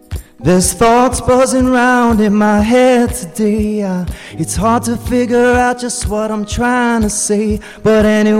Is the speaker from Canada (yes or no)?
yes; Toronto, Ontario, Canada; I'm from Toronto, Canada.